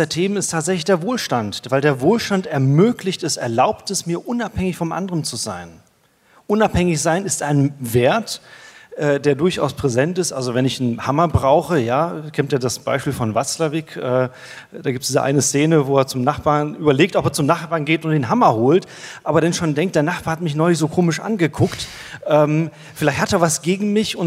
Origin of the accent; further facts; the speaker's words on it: South Africa; German is a second language; moved away as an adult; now in Germany; ich bin in Südafrika groß geworden und geboren, als Missionarskind mit 19 Jahren nach Deutschland gekommen.